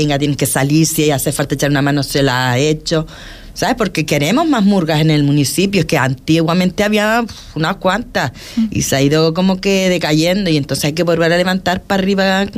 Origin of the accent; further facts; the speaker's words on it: Puerto del Rosario, Canary Islands, Spain; somos de Puerto, más limpio.